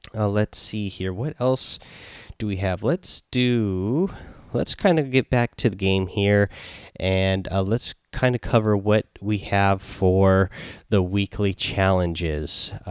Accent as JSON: {"language": "English", "town": "Seattle", "region": "Washington", "country": "United States", "said": "I know what outfit I'm going to wear because I am from Seattle here. I am a big Seattle Seahawks fan"}